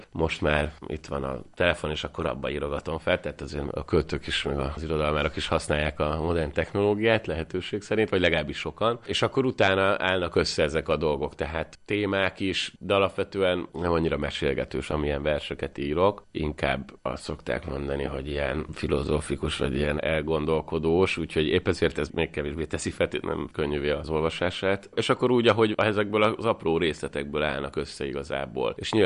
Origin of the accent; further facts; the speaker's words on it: Budapest, Hungary; born there; Én egyébként tényleg Budán születtem a János kórházban, és mindig is a budai oldalon voltam bejelentve legalábbis a lakcímem.